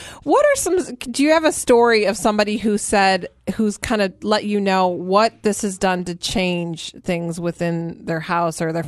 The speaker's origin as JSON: {"language": "English", "region": "Michigan", "country": "United States", "tie": "born or raised there", "said": "I grew up, we had a lake house that was on a well growing up in Michigan"}